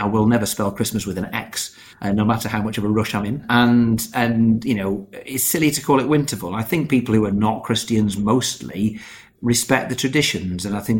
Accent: United Kingdom; well, I'm British

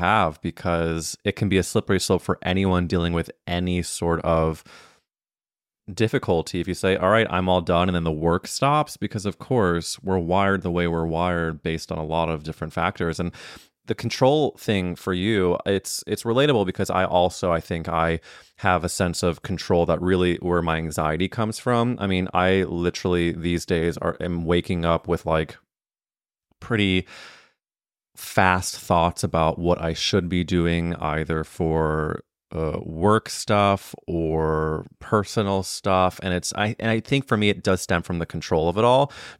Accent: Midwest, United States; especially when you're in a place like the South or where I grew up in the Midwest

